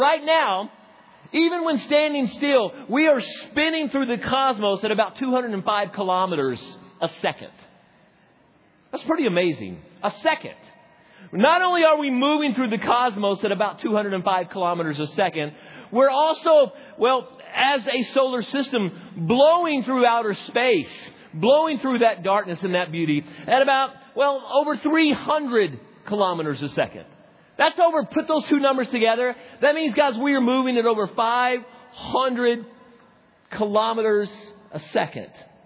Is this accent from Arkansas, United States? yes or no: yes; Arkansas, United States; Some of you, I grew up in Arkansas.